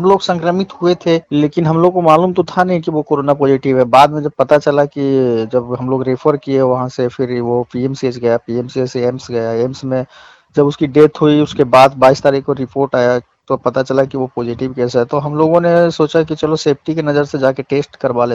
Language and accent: Hindi; Nagarnausa, Bihar, India; मैं अभी नगरनौसा, नालंदा जिला का नगरनौसा एक ब्लॉक है, वहीं का रहने वाला हूँ।